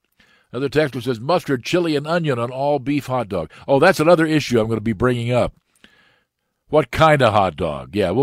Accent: Cleveland, Ohio, United States; Growing up in Cleveland, I'm used to the old municipal stadium

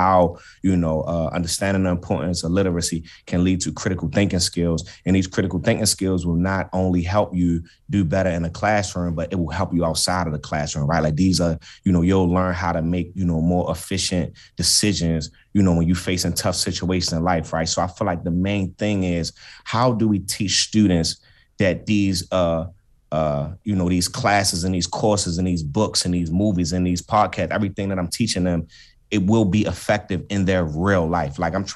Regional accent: Baltimore, Maryland, United States; my upbringing, me growing up in East Baltimore

